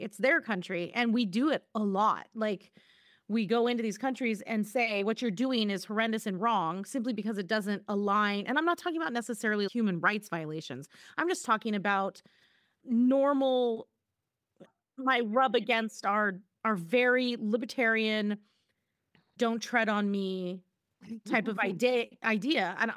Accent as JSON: {"language": "English", "country": "United States", "tie": "born or raised there", "said": "obviously being an American, only ever living here my whole life, I believe that this is the best way to institute a federal government."}